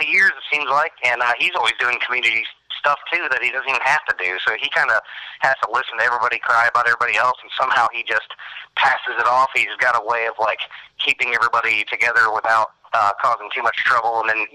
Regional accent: Markleville, Indiana, United States; born there; I was born in Markleville, Indiana, up by Pendleton.

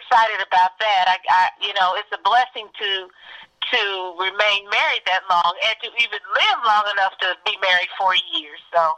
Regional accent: Indianapolis, Indiana, United States; born there; I was born in Indianapolis

